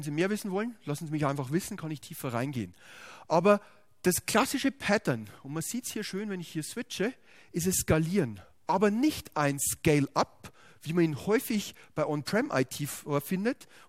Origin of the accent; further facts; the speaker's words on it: Bavaria, Germany; Und gerade bei uns hier in der Region Nürnberg, ich komme selbst aus der Region